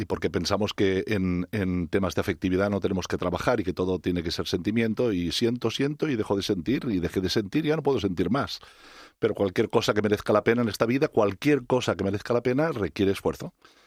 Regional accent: Catalonia, Spain; soy catalán y en catalán celebramos más San Jordi.

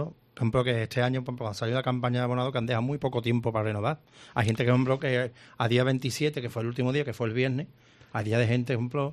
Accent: Cádiz, Andalusia, Spain; yo vivía en Cádiz Centro, de chico, ¿vale? Yo me crié en Cádiz Centro, detrás del Hospital de Mora, la calle Guatemala.

